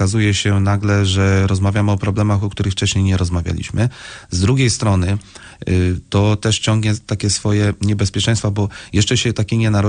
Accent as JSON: {"language": "Polish", "town": "Szczecin", "region": "West Pomeranian Voivodeship", "country": "Poland", "lives_now": "Zielona Góra, Poland", "said": "ja pochodzę ze Szczecina, to jest bardzo duże miasto, o wiele większe niż Zielona Góra."}